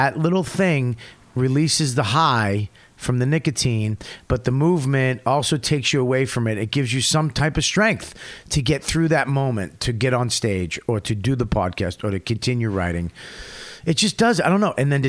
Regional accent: Paramus, New Jersey, United States; Where are you from? I'm from Paramus.

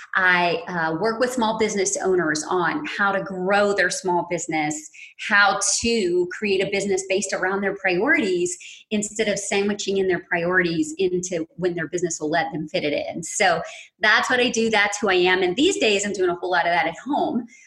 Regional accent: the South, United States; well, I'm a Southern girl.

